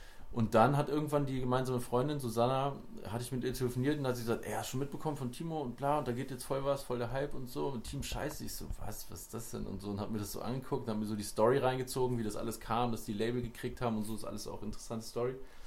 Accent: Lower Saxony, Germany; in der Region, wo ich herkomme, so bei Hannover

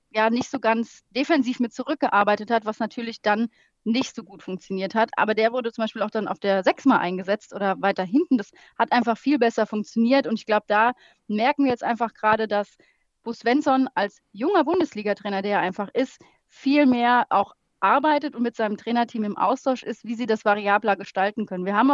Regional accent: Mainz, Rhineland-Palatinate, Germany; Und natürlich ist es auch für uns schön als Mainzer, dass wir am 12.11. zu Hause gegen Frankfurt spielen.

